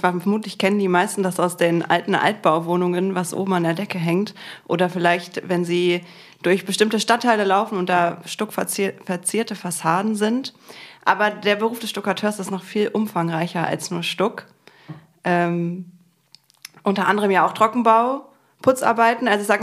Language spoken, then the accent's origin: German; Bonn, North Rhine-Westphalia, Germany; ich komme aus Bonn, lebe hier eigentlich auch schon mein ganzes Leben. Ich bin 24 Jahre alt